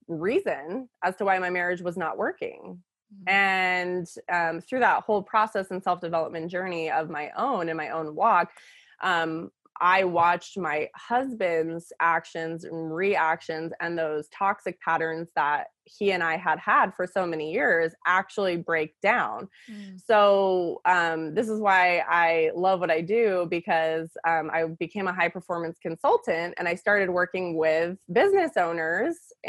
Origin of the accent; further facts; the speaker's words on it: Arizona, United States; I born and raised in Arizona, true desert rat, you know that.